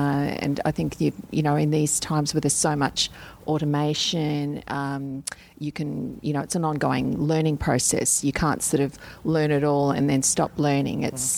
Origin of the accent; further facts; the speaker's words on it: Brisbane, Queensland, Australia; also born or lived in Sydney / Darwin; I'm from Brisbane, Australia, but I was initially born in Sydney, and I've lived in Darwin as well, but I reside back in Brisbane, in our Sunshine State.